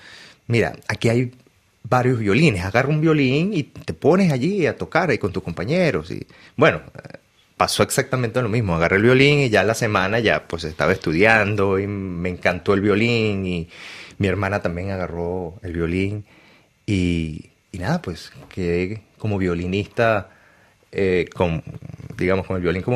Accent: Caracas, Capital District, Venezuela; soy caraqueño.

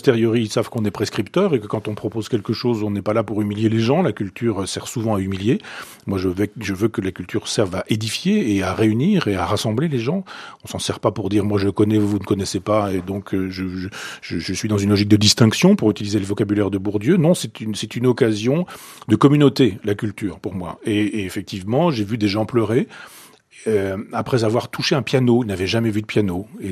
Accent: Chambois, Normandy, France; born there; Et puis, je me suis replié sur mon village natal, à 12 km, Chambois.

